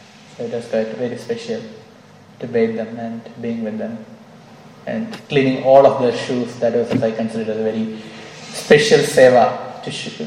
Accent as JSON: {"language": "English", "region": "Kerala", "country": "India", "tie": "born or raised there", "said": "And I went to my hometown state, Kerala."}